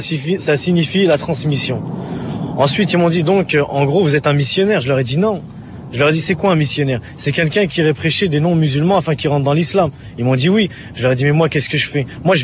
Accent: France; Je suis français, certes, de nationalité, mais musulman de confession.

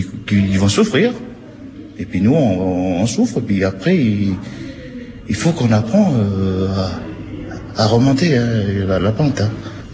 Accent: Vanuatu; now in France; Alors, je suis né au Vanuatu. Depuis que j'étais gamin, j'étais chez les missionnaires.

